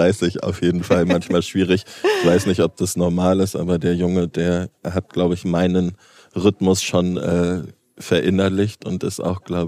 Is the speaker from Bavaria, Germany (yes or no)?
yes; Bavaria, Germany; an den Ort zurück, wo ich herkomme, was ich fast vergessen habe, nämlich Bayern